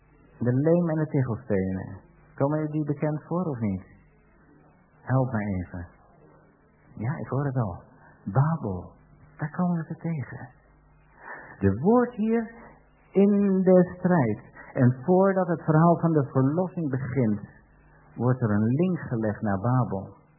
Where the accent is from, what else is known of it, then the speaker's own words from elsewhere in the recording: Netherlands; Voor ons als Nederlanders zijn ze heel erg hoog.